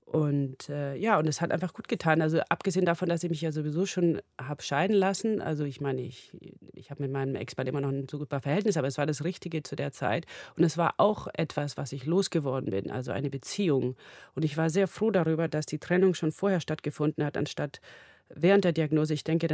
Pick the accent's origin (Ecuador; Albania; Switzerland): Ecuador; also born or lived in Formentera, Spain; Ich bin ja in Ecuador aufgewachsen, auf dem Land und dann auch in Formentera auf dieser kleinen Mittelmeerinsel neben Ibiza.